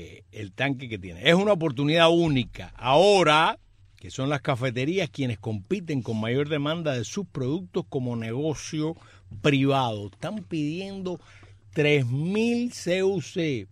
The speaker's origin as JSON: {"language": "Spanish", "region": "Camagüey", "country": "Cuba", "said": "nosotros, que somos camagüeyanos, que somos los que mejor hablamos."}